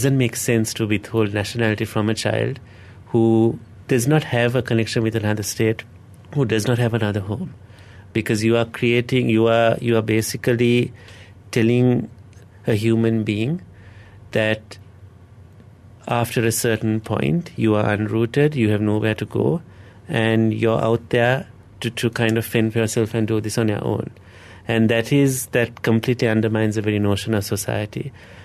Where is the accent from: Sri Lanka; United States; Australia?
Sri Lanka; I'm not Malaysian, so I cannot speak on behalf of Malaysian society, but on behalf, as a Sri Lankan, I would speak on behalf of my people